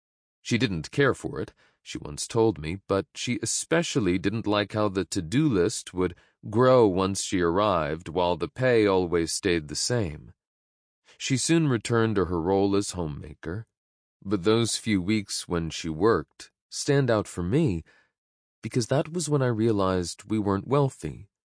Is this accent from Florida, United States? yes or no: yes; Orange Park, Florida, United States; born there; They moved to Orange Park, Florida to start their family, and that's where I was born in December 1960.